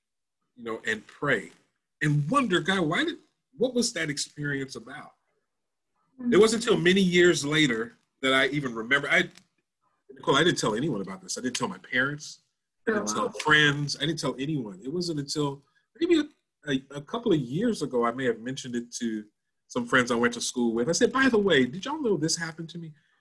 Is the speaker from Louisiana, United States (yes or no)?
yes; Louisiana, United States; It's a 3-hour trek to my hometown. And I loaded everything in my truck, and I took the trek from North Louisiana down to South Louisiana.